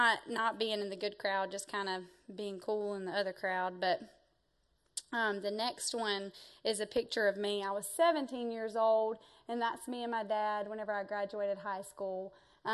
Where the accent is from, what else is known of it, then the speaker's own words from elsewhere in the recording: Athens, Georgia, United States; hey, we're both from Georgia. But he lived in Douglasville and I was in Athens, so it was about a two-hour drive.